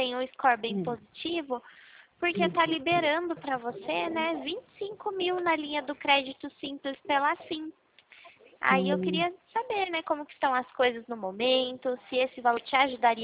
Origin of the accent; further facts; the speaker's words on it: Itu, São Paulo, Brazil; eu sou da cidade de Itu.